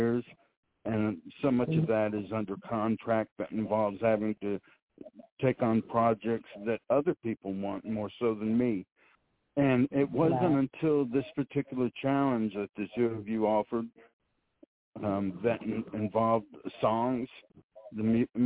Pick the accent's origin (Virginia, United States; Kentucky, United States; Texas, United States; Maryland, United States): Kentucky, United States; Well, I was raised in Kentucky where, you know, we love our bourbon.